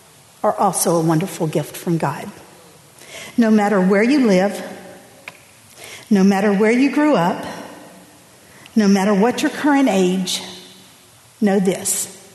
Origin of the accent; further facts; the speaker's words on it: Louisiana, United States; I grew up in Louisiana. My husband, Ron, grew up in the north. A year after we got married, we moved to Burlington, Vermont, South Burlington, Vermont.